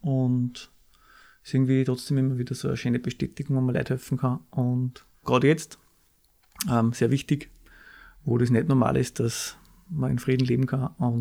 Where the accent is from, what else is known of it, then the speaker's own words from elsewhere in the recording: Kirchschlag, Upper Austria, Austria; bei Linz. Richtig, ja.